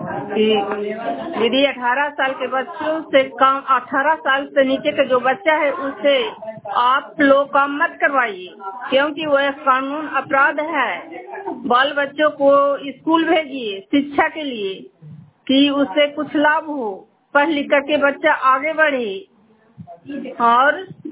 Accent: Barampura, India; मैं बरामपुरा गांव से बोल रही हूँ। मैं साड़ी पंचायत से हूँ।

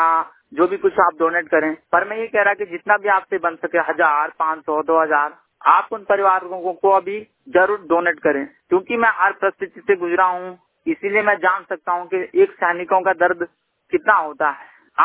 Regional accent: Uttarakhand, India; और मैं उत्तराखंड से बिलोंग करता हूँ।

